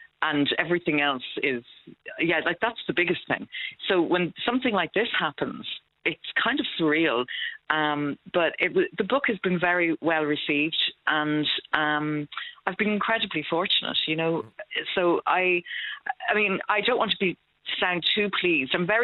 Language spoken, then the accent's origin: English; Waterford, Munster, Ireland; I was born in Waterford, so we left Waterford when I was 8. I was born in Waterford City. So my early childhood memories are of going out to Tramore.